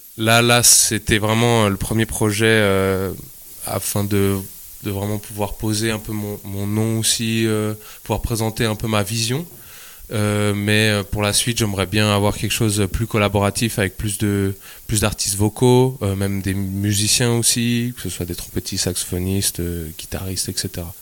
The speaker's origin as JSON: {"language": "French", "region": "Geneva", "country": "Switzerland", "said": "je suis originaire de Genève, basé à Genève."}